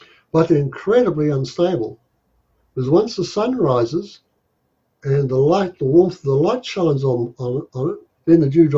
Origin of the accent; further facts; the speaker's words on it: Tokoroa, Waikato, New Zealand; So when I was growing up in New Zealand, I grew up in a small town called Tokoroa, and it was cold.